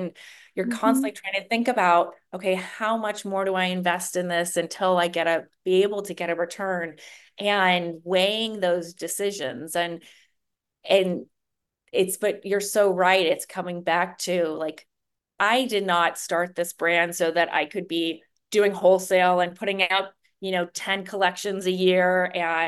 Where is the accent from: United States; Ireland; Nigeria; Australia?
United States; Los Angeles, California; now in Atlanta, United States; So I'm from Los Angeles, but I live in Atlanta. And Atlanta is now home for many, many years.